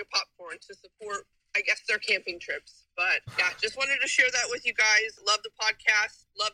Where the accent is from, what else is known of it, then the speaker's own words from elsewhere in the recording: Indiana, United States; I'm from Indiana, and I was leaving Walmart one day